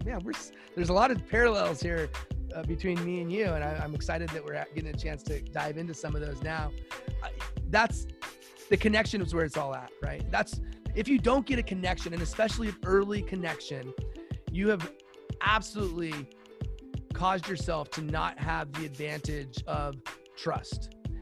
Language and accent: English; Los Angeles, California, United States; I'm a UCLA fan. I grew up in Los Angeles. I love UCLA.